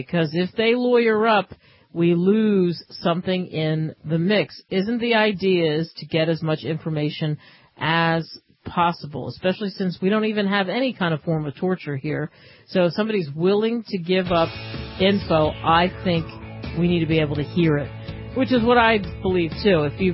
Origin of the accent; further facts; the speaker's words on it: New Jersey, United States; and I grew up in Jersey. I mean, could there be a more liberal state that was anti-gun?